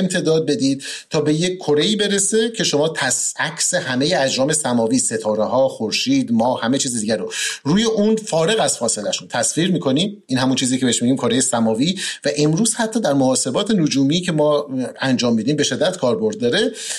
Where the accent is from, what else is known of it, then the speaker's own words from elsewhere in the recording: Iran; خب همه ما ایرانی هستیم و این جشن رو جشن می‌گیریم